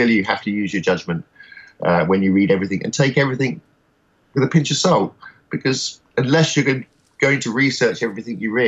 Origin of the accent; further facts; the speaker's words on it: London, United Kingdom; born there; I've been to London. I was born in London.